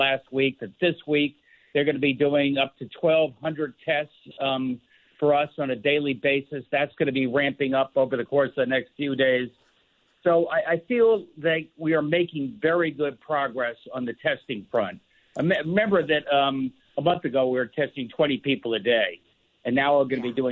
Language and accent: English; Missouri, United States; I'm from the Show Me State.